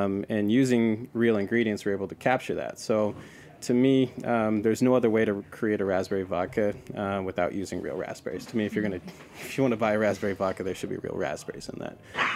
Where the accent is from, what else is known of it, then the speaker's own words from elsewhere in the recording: Pacific Northwest, United States; But I grew up in the Northwest. That's where I'm from.